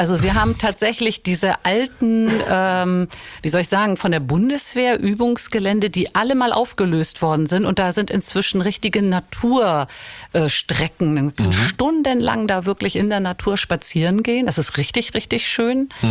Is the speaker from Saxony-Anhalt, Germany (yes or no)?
no; Hamburg, Germany; Ich bin ja in Lockstedt groß geworden und ich habe ein bisschen was Ähnliches gesucht.